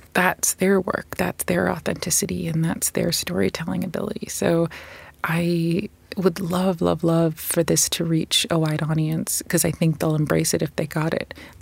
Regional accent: New York, United States; moved away as an adult; now in London, United Kingdom; I moved from my hometown of New York to London to make The Miseducation of Cameron Post.

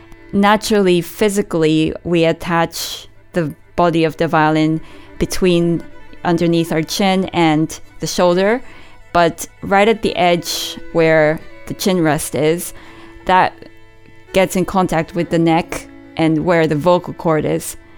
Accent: Hong Kong; So I grew up in Hong Kong

